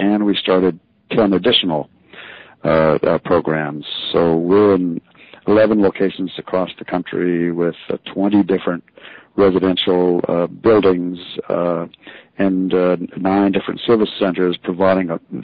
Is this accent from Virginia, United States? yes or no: no; Los Angeles, California, United States; I knew the people over at the West Los Angeles VA here in my hometown, and left filmmaking and began working as an outreach worker at the West Los Angeles VA.